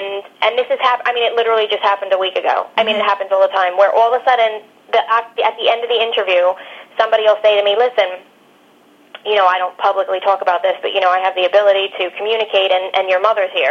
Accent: East Coast, United States; I'm from the East Coast, so I worked in New York City at the time

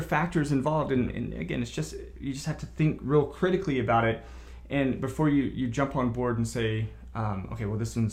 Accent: the South, United States; I'm from the South, and have a lot of family members.

